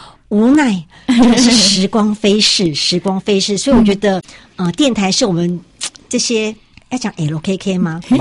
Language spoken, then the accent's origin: Chinese; Taiwan